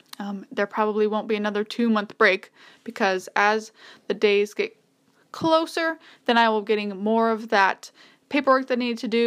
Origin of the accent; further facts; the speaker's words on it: Tacoma, Washington, United States; also born or lived in Ellensburg; I wasn't sure I was going to be able to pick my hometown because I was born and raised in Tacoma. But then I came to live and go to school in Ellensburg, so I didn't know what I was going to be able to put.